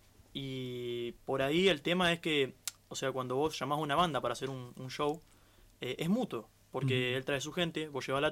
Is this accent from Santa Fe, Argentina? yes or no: yes; Santo Tomé, Santa Fe, Argentina; somos ahí de Santo Tomé, barrio El Tanque, y vivía a 4 cuadras de mi casa.